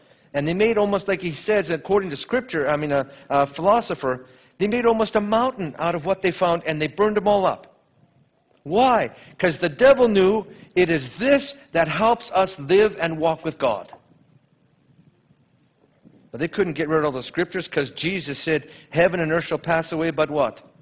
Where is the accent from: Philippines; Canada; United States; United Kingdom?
Canada; born there; my concern for this country that I love, even though I was born in Canada, I was born a dual citizen, so I've got American in me too.